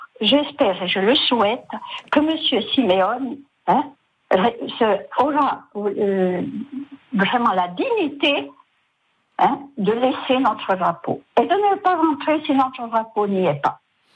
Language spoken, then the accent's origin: French; Corsica, France; now in Nice, France; de Nice, mais je suis corse avant tout.